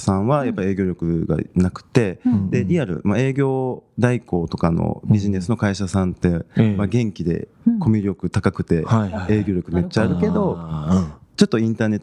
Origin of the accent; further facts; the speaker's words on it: Tondabayashi, Osaka, Japan; 生まれは違うんですけど、はい、育ちが。